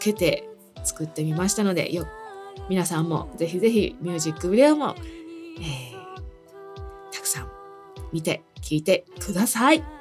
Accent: Hamamatsu, Shizuoka, Japan; 私の地元ね、静岡なんですけどね、静岡浜松市出身です。

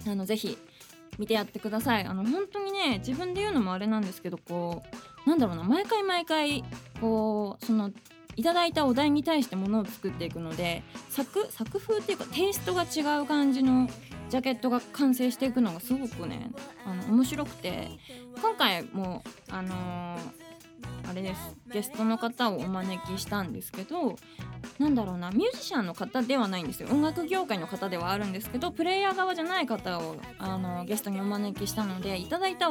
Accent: Hirosaki, Aomori, Japan; ピアノの弾き語りで1回地元に帰ったことがあって

